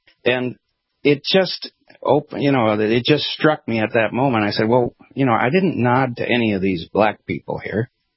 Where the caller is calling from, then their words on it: Tennessee, United States; I'm calling from Tennessee.